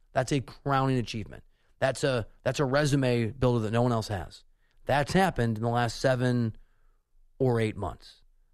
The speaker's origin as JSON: {"language": "English", "country": "United States", "said": "But for me, as an American, Tom Brady's the most important athlete of my generation since Jordan."}